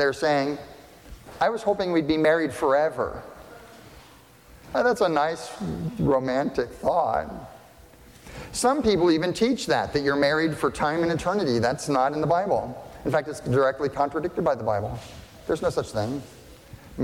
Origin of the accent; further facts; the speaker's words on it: Northeast, United States; I come from the Northeast, I can do bad attitude all day.